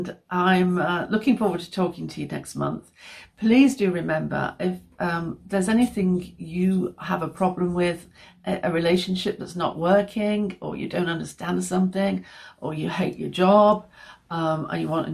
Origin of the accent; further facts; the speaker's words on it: England, United Kingdom; because I'm English, we always talk about the weather.